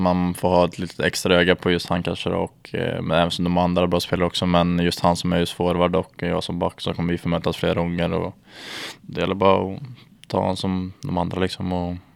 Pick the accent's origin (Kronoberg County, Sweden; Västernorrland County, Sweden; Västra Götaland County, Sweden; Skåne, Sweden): Västra Götaland County, Sweden; Timmersdala; i Timmersdala så bor det runt 800 personer kanske. Och där är jag uppväxt med hela familjen.